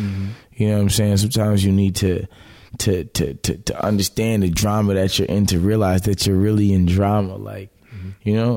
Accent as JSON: {"language": "English", "town": "Toronto", "region": "Ontario", "country": "Canada", "tie": "born there", "said": "I was born in Toronto. Mount Sinai Hospital downtown."}